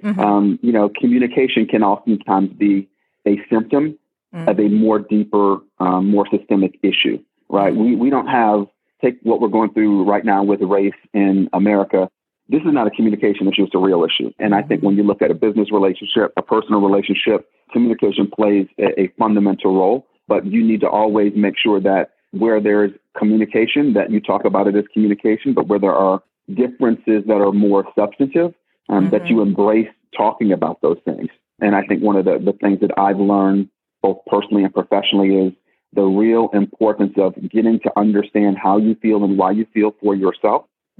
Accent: Detroit, Michigan, United States; I'm a kid from Detroit.

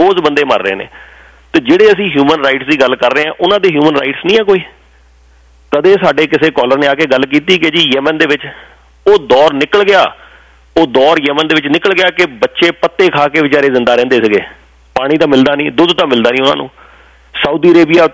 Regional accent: Punjab, India; ਮੈਂ ਪੰਜਾਬ ਦੇ ਉਸ ਖਿੱਤੇ 'ਚੋਂ ਹਾਂ ਅਸੀਂ ਆਪਣੇ ਪਿੰਡੇ 'ਤੇ ਨਾ 20 ਸਾਲ ਹੰਡਾਇਆ

